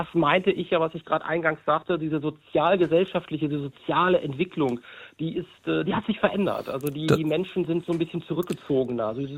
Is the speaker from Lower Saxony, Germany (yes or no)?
yes; Hildesheim, Lower Saxony, Germany; Genau, ich komme aus Hildesheim